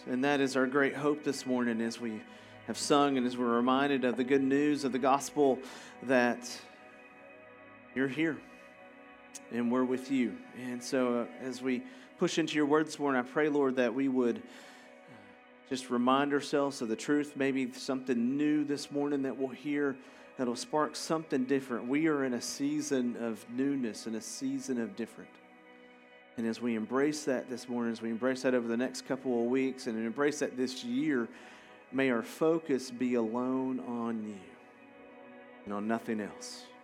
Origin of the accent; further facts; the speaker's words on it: Tennessee, United States; I grew up in Tennessee, so the Atlantic Ocean was kind of close to us.